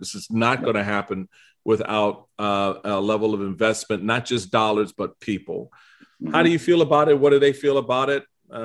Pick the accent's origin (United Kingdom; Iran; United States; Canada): United States; Washington, District of Columbia; now in Prince George's County, United States; I grew up in Washington, D.C. I was outnumbered, 15, 20 to one. I live in Prince George's County, Maryland.